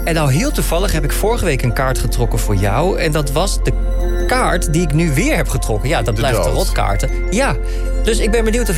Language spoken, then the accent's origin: Dutch; Netherlands; Wij zijn Nederlanders, we klagen toch altijd over het.